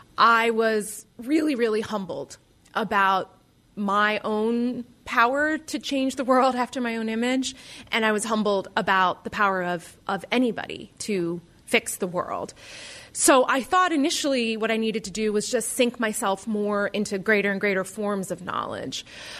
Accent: Frederick, Maryland, United States; I grew up in Frederick, Maryland. I was the fourth child, the only girl, three older brothers.

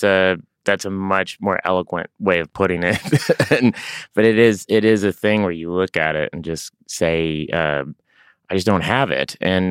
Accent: Tulsa, Oklahoma, United States; And I grew up in Tulsa, Oklahoma. I was the only one that wanted to do that.

